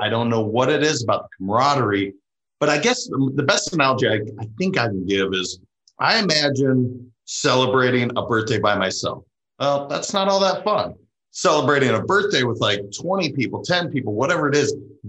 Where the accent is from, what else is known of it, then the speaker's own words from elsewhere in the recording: Montana, United States; also born or lived in Madison, Wisconsin; I was raised in Montana, but I was actually born in Madison, Wisconsin.